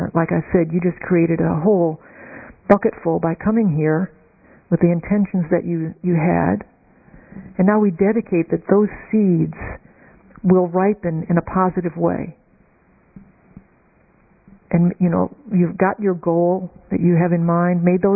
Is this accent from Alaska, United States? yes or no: no; New Orleans, Louisiana, United States; So I've taught this and used some of these meditations in my hometown of New Orleans.